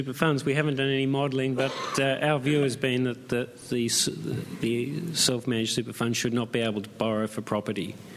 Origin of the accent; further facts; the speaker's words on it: Australia; But as an Australian, I worry more broadly about the consequences of just low nominal wage growth year after year